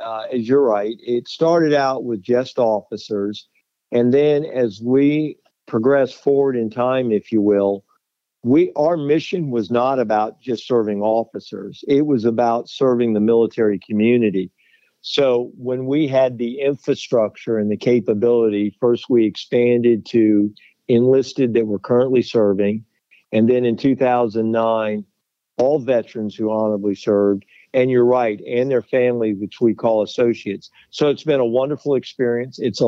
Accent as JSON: {"language": "English", "country": "United States", "said": "So it really makes me proud as an American to see us step up to that after we got it so very wrong 50 years ago."}